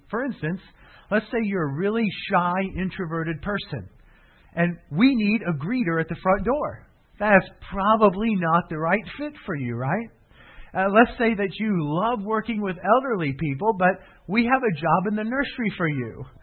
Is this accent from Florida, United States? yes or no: yes; Fort Myers, Florida, United States; I'm from Fort Myers, Florida, and that's where Thomas Edison's winter home was.